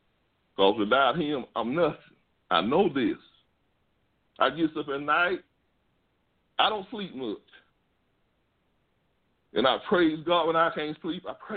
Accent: Mississippi, United States; born there; I was born in Mississippi in 1953 in the Deep South.

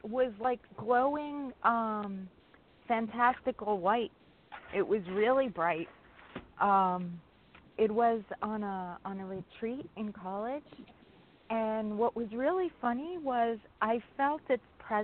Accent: New York, United States; I'm from New York.

